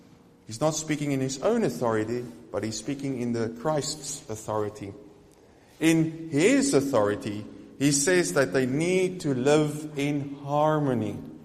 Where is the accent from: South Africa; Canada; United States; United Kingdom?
South Africa; As I come from South Africa, I am different being in this context.